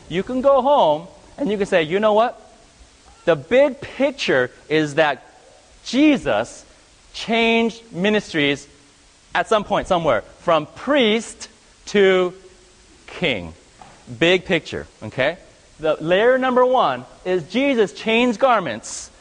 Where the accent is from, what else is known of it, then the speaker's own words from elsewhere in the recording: California, United States; now in Orange County, United States; I'm in Florida, but let's narrow it down some more. I'm in this county called Orange County. I grew up in California. I didn't realize there was another Orange County.